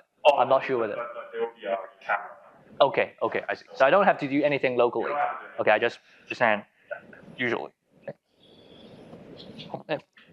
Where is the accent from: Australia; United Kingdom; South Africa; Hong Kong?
Hong Kong; English is a second language; now in United States; I'm from Hong Kong. I did my undergraduate at HKUST from the same place as Chong. And then I move on to Penn and do my graduate study.